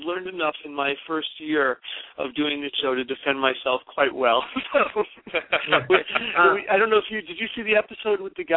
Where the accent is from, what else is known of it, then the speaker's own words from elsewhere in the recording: New York, United States; I come from New York, so it really, that aspect of it doesn't bother me so much.